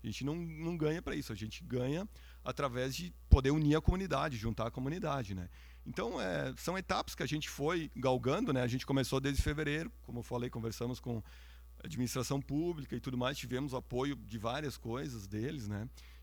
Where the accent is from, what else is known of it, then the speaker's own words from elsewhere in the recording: Bento Gonçalves, Rio Grande do Sul, Brazil; born there; mas eu nasci em Bento aqui.